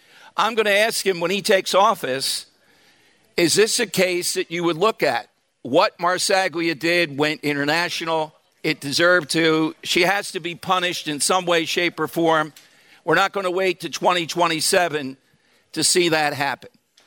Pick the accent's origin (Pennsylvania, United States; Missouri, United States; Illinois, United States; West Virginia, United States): Pennsylvania, United States; Philadelphia; particularly, as you know, I'm from Philadelphia. Voter integrity is a word not often heard in Philadelphia.